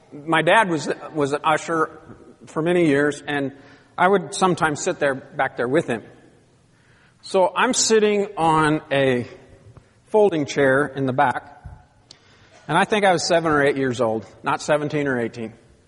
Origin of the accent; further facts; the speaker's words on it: Marion, South Dakota, United States; in Marion, South Dakota, we had a sanctuary that was typical still there.